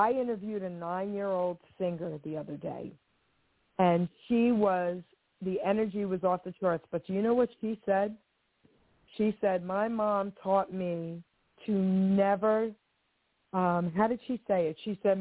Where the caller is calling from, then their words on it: New Jersey, United States; sweetheart. I'm calling from New Jersey.